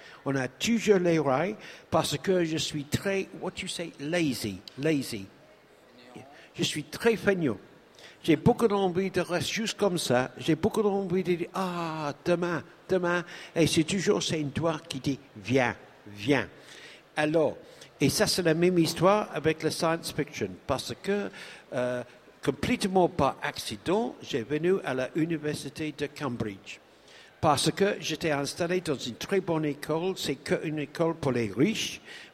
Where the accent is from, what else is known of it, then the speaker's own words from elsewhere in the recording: Guernsey; French is a second language; j'ai revenu chez moi en Guernsey